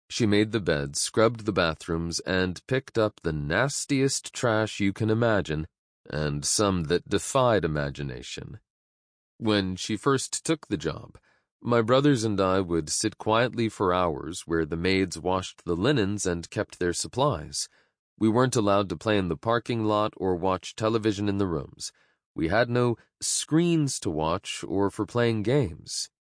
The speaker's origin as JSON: {"language": "English", "town": "Orange Park", "region": "Florida", "country": "United States", "tie": "born there", "said": "They moved to Orange Park, Florida to start their family, and that's where I was born in December 1960."}